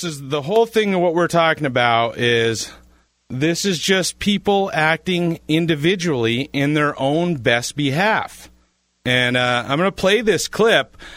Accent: Plattsburgh, New York, United States; Yeah, I'm from Plattsburgh, which is way north, but I'm from Plattsburgh, New York.

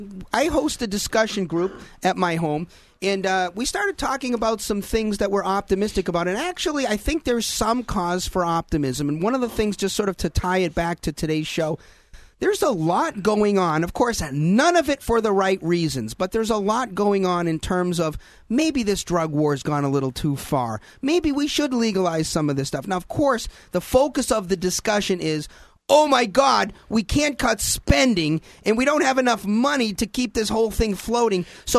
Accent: Boston, Massachusetts, United States; When are you going to come to my hometown in Boston and pay your respects to the founder of the Sons of Liberty, Sam Adams?

